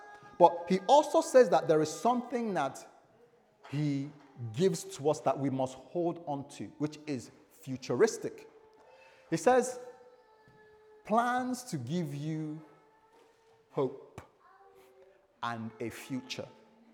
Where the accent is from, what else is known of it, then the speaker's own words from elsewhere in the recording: United Kingdom; It doesn't matter where you're coming from. No, I'm proper Brit.